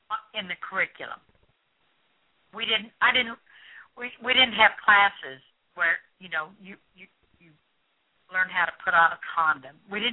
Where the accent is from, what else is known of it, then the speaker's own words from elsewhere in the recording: Midwest, United States; Teen pregnancies were rare in where I grew up in the Midwest and in the 50s and 60s.